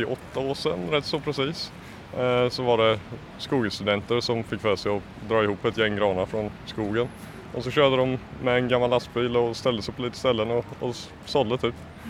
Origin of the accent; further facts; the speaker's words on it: Kronoberg County, Sweden; Jag kommer från Småland, ett par tre mil från Älmhult.